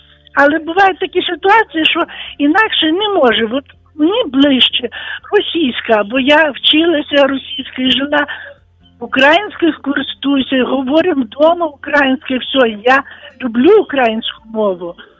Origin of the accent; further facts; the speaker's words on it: Russia; now in Ukraine; Ви знаєте, я сама росіянка. Я на Україні живу 50 років вже.